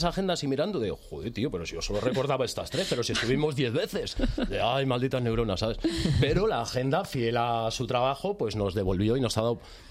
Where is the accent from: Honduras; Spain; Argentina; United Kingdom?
Spain; Madrid, Community of Madrid; el barrio Hortaleza, que es de donde yo soy